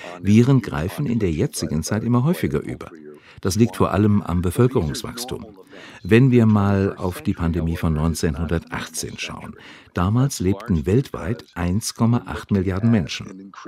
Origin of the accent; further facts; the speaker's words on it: United States; Die Welt reagiert chaotisch, nicht zuletzt mein Heimatland, die USA.